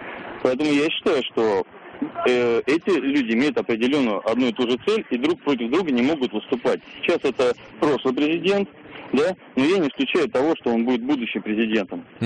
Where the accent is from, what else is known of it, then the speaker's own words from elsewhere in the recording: Moscow, Russia; Я родился и вырос в Москве.